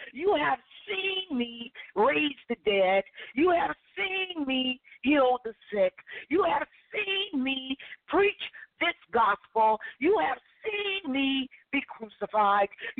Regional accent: Alabama, United States; I'm sorry, I'm from Alabama. This is my southern, you know, meal coming into being.

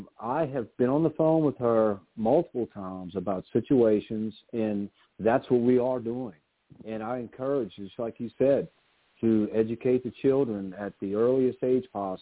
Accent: New Orleans, Louisiana, United States; And I just want to say that's what I do here in my hometown of New Orleans.

